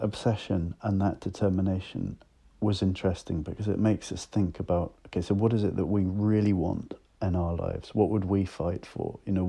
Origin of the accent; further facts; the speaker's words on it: London, United Kingdom; 2012 Olympics because it felt to me that, you know, this was the greatest show on earth and it was coming to my hometown and I wanted to write about it.